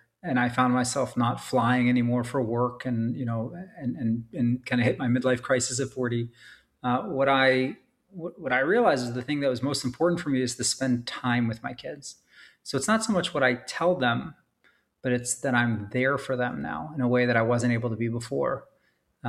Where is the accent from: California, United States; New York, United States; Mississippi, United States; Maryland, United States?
New York, United States; New York City; I grew up in New York City, parents who were artists, living under the poverty line.